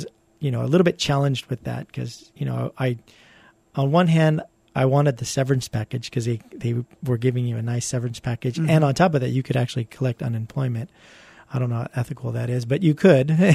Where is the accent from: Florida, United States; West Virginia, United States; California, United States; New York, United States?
California, United States; San Diego; also born or lived in Rhode Island; Actually, I was born in Rhode Island, and then I grew up in San Diego. And then in 1992, I actually moved to Hawaii to go to UH.